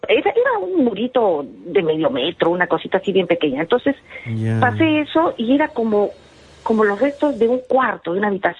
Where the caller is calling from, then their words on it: Santiago de Surco, Lima, Peru; del Surco.